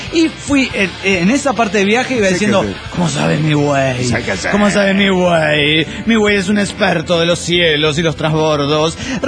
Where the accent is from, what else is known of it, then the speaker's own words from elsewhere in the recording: Mexico City, Mexico; del DF mexicano.